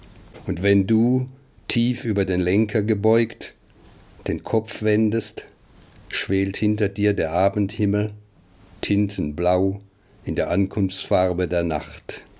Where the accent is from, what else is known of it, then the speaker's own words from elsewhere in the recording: Mannheim, Baden-Württemberg, Germany; also born or lived in Strasbourg, France; geboren 1944 in Straßburg. Meine Mutter wurde damals aus Mannheim evakuiert, wegen der Fliegerangriffe durch die Alliierten. Aufgewachsen bin ich dann doch in Mannheim.